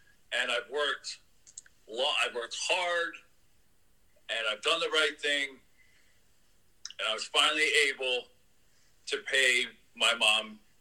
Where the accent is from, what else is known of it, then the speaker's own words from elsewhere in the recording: Michigan, United States; I was born and raised in Michigan for 25 years.